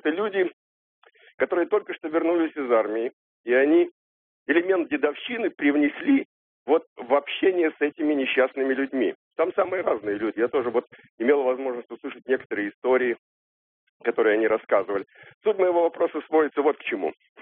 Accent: Saint Petersburg, Russia; now in Moscow, Russia; Я звоню из Москвы, но с вами питерец.

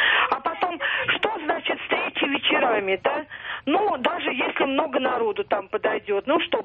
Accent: Moscow, Russia; я москвичка, живу в Головинском районе.

